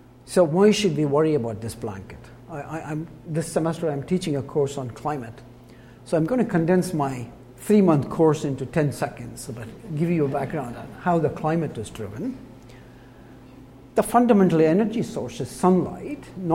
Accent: India; moved away as an adult; now in United States; when 1970s, when I came from India to the US, and I finished my PhD

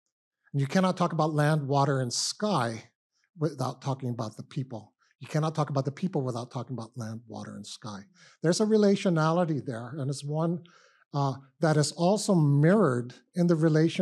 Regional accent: Guam; My maternal lineage is to Pohnpei Island, but I grew up in Guam.

